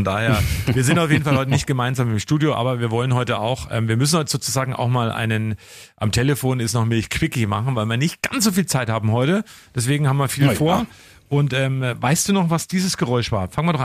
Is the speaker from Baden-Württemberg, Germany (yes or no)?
no; Pegnitz, Bavaria, Germany; in Pegnitz bei uns in Oberfranken. In der Fränkischen Schweiz gelegen, am Tor der Fränkischen Schweiz